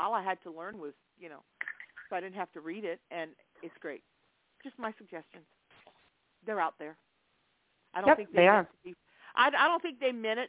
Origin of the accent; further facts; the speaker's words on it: Louisiana, United States; So I'm from Louisiana, and we were taught to cook, and my mother taught me to cook.